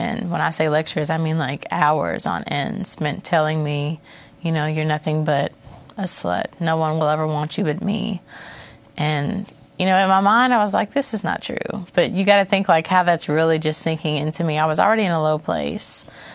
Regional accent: Fort Campbell, Kentucky, United States; born there; So I was born in Fort Campbell. It's a military base, raised in a military community, very supportive community.

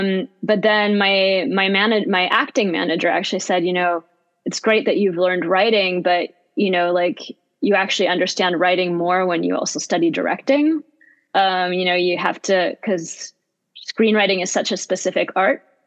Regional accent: Vietnam; also born or lived in Bosnia / France / England / Switzerland; I grew up in Vietnam, Bosnia, France, England, Switzerland.

